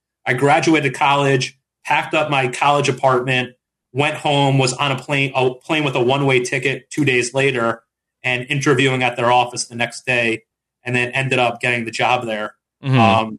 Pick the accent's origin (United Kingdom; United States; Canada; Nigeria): United States; Long Island, New York; you know, we're both from Long Island. That's the way we come out of the womb, you know?